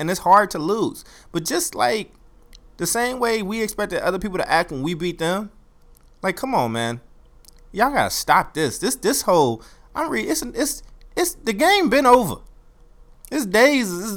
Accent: Oakland, California, United States; Like, y'all, there was no chill here in my hometown. And here in Oakland, there was no chill for OKC.

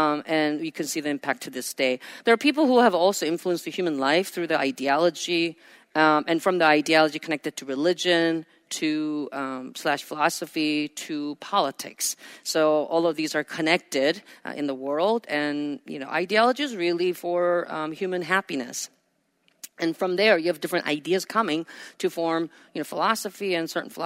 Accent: New Jersey, United States; I'm from Jersey. I'm from America. It's Thomas Edison.

